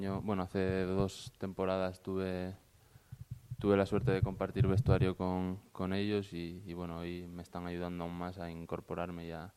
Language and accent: Spanish; Asturias, Spain; ya como último recurso pues era irme al equipo de mi tierra. Al Sporting no podía ir, me fui al Oviedo y ahí apostaron por mí